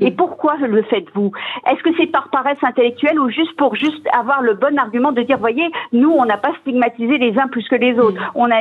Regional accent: France; born there; Moi, je suis née en France, je suis première génération française.

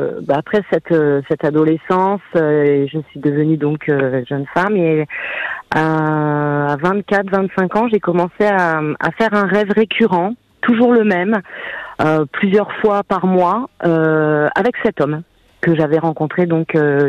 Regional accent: Hauts-de-France, France; moi j'étais de l'Oise

